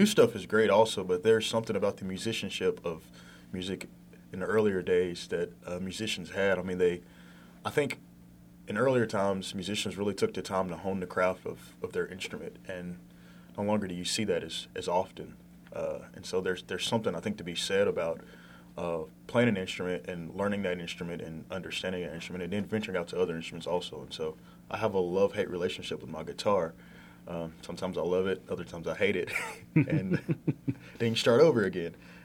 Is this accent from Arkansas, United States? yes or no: yes; Arkansas, United States; Yes, from Arkansas and born and raised.